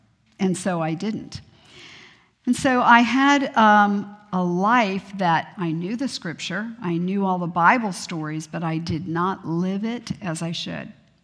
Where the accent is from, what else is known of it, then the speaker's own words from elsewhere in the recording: Miami, Florida, United States; also born or lived in Italy / Germany; as you've heard, and I grew up in Miami basically from the time I was 9 and did all of my schooling in Florida.